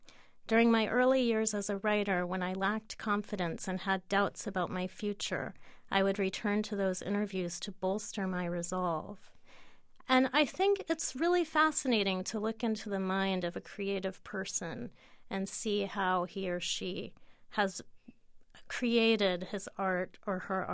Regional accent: Miami, Florida, United States; I grew up in Miami, and it's relatively rare. Even when I was growing up, it was increasingly rare to be an Anglo in Miami.

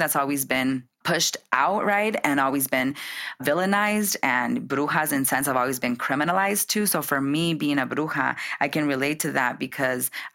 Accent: Tucson, Arizona, United States; also born or lived in California; I'm from Tucson and I'm from Cali. All I see is Mexicanos, you know, and white folks and a little bit of black folks.

